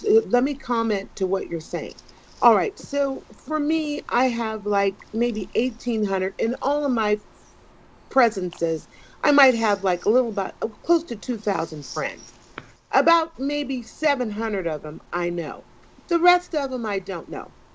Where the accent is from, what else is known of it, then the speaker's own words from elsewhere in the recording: San Francisco, California, United States; I mean, it was a big I'm from San Francisco, and it was overwhelmingly amount of, you know